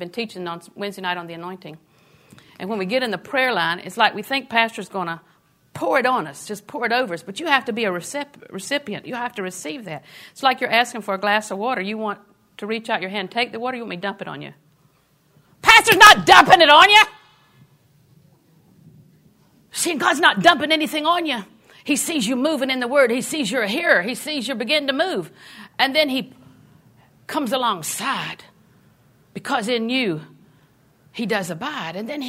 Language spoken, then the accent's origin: English; Auburndale, United States; I grew up in Auburndale at 304. At 304, we ate everything that was on our plate every single time.